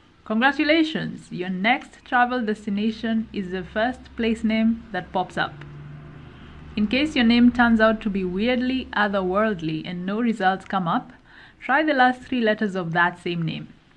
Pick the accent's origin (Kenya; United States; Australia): Kenya; I'm saying this as a Kenyan who's lived most of her life in a country that's in the red in that risk index.